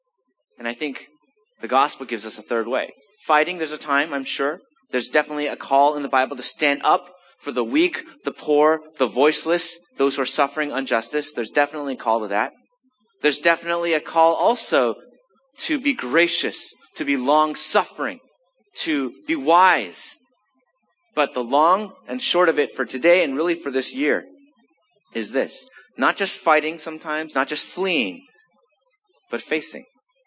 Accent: Los Angeles, California, United States; moved away; because I grew up in Los Angeles, but I've become New Englandish.

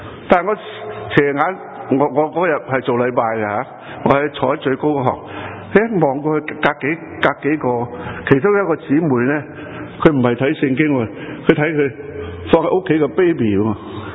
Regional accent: China; 咁我哋中国人讲呢无三就不成几嘛

